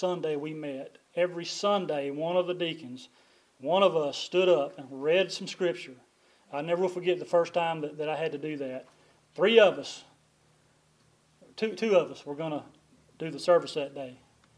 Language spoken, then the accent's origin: English; Louisiana, United States; I'll give you Arkansas credit. We're from Louisiana, but y'all were instrumental in the things that happened in our church.